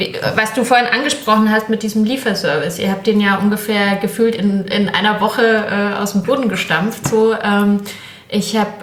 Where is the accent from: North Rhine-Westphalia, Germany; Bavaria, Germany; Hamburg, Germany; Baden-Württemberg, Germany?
Bavaria, Germany; So wie da, wo ich herkomme, in Bayern, man relativ jung Bier trinkt.